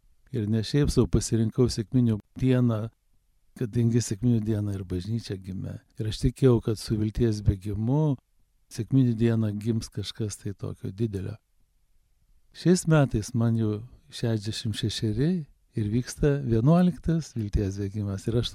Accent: Klaipėda, Klaipėda County, Lithuania; Ir visą savo gyvenimą norėjau sugrįžti kaip brolis, kaip kunigas į Klaipėdą, į savo gimtąjį miestą.

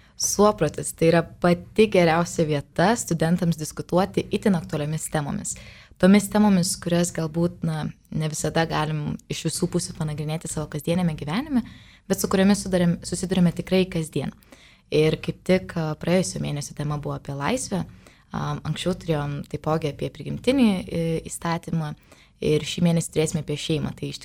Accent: Utena, Utena County, Lithuania; now in Vilnius, Lithuania; esu iš Utenos, šiuo metu studijuoju Vilniuje.

